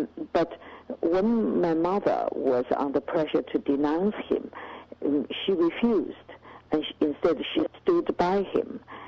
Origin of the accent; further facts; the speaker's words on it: China; moved away as an adult; Yes, I grew up in China until I was 24 in 1978, when I left China.